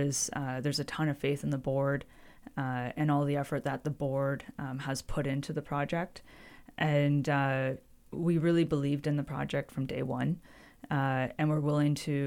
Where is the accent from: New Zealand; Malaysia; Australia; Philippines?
Australia; Perth, Western Australia; growing up in Perth, there's a personal tie to the project for me in that sense.